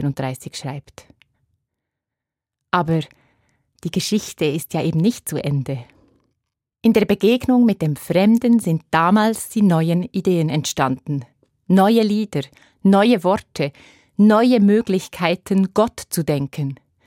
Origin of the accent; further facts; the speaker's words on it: Basel-Landschaft, Switzerland; now in Bern, Switzerland; Meine Heimat im Oberbaselbiet klingt anders als mein neues Zuhause im Bernbiet. Meine Eltern fallen mit ihrem spitzen «i» immer auf in einer Gegend, wo man das «r» auf der Zunge rollt.